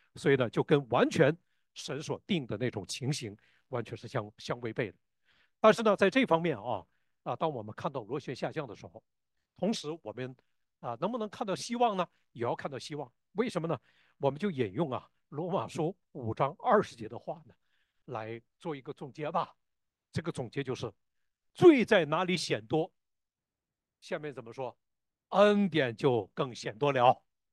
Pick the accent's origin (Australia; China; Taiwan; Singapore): China; Northeast China; 你知道我是东北人